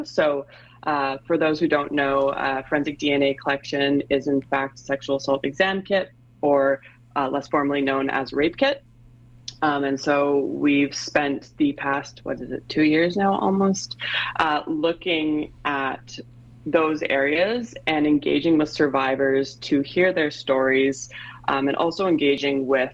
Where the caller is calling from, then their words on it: Germany; I'm actually calling from Germany today.